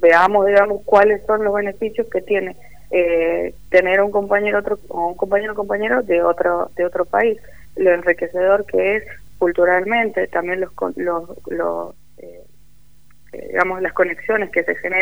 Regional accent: Argentina; como argentinos en otros países también nos abren las puertas a estudiar en esos países

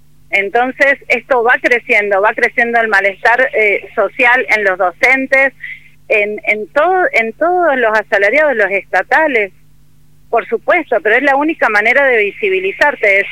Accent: Caucete, San Juan, Argentina; Yo soy de Caucete, antiguamente habían 60 bodegas, hoy solo están en actividad 3 bodegas, por ejemplo, ¿no?

